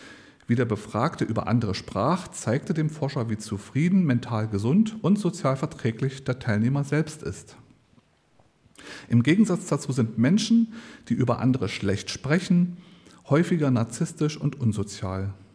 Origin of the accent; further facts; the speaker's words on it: Germany; Wir sind ja auch alle Deutsche